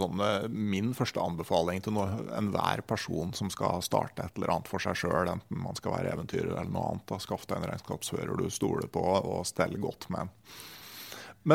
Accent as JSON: {"language": "Norwegian", "town": "Gausdal", "region": "Innlandet", "country": "Norway", "tie": "born or raised there", "said": "som der jeg vokste opp i Gausdal, så var man ganske tidlig stor nok til å kjøre traktor hvis man kom fra gård."}